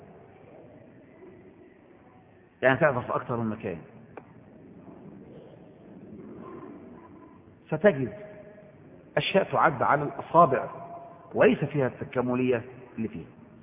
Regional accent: Egypt; وده إحنا كإخوة مصريين كلنا يعني، وأنا واحد منكم

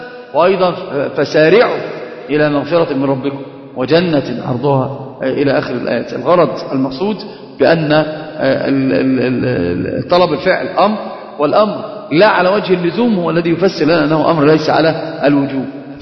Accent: Egypt; حتى تجد المثل عندنا في مصر في كثير من العادات والتقاليد

